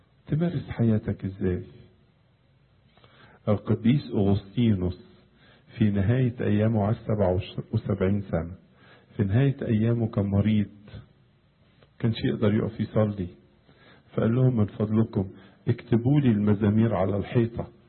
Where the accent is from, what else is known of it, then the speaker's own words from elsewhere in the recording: Egypt; لما تزور البلاد اللي فيها تراث قديم، حتى عندنا في مصر مثلا